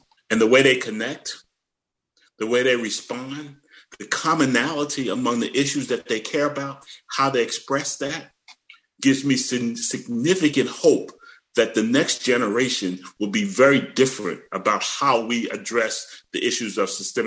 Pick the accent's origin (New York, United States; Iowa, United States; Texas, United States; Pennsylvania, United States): Pennsylvania, United States; Philadelphia; growing up in South Philly in 1967, I looked out and watching the riots